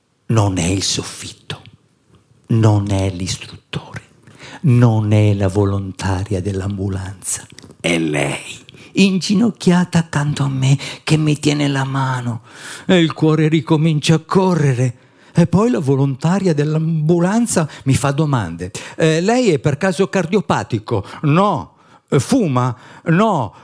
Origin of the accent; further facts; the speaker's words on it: Sicily, Italy; io non sono mai stato in Grecia, nonostante sono siciliano con metà sangue greco da parte di padre e normanno da parte di madre